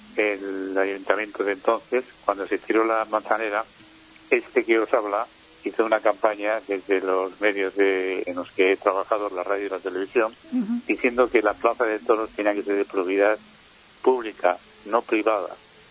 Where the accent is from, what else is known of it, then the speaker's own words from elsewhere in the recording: Herrera de Pisuerga, Castile and León, Spain; El sábado, Herrera de Pisuerga, mi pueblo, mi querido pueblo